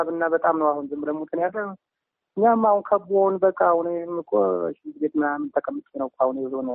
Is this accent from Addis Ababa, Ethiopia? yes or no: no; Amhara, Ethiopia; እኔ አማራ ነኝ የራሱ እዛ ሲቀመጥ በቃ ጎጃም